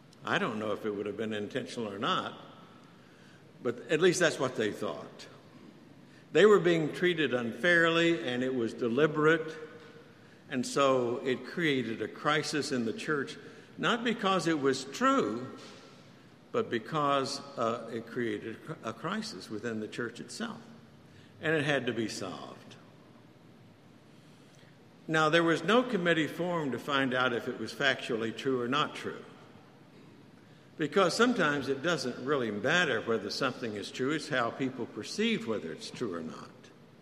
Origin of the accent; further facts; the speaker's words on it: Texas, United States; also born or lived in Oklahoma; You know, I grew up in Texas and Oklahoma.